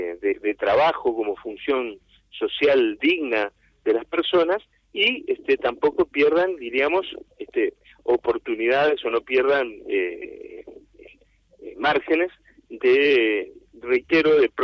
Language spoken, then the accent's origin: Spanish; Uruguay; se han visto ya desde muchos años afectados en mi país, en el Uruguay